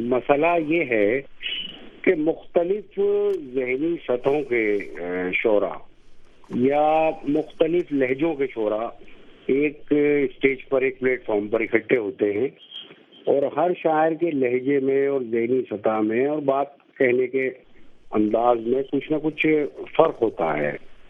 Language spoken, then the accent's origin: Hindi; Delhi, India; फिलहाल मैं नई दिल्ली में नहीं रहता और मेरा बचपन भी पुरानी दिल्ली में ज्यादा गुजरा है और अच्छे खासी मुद्दत वहाँ गुजरी है मेरी.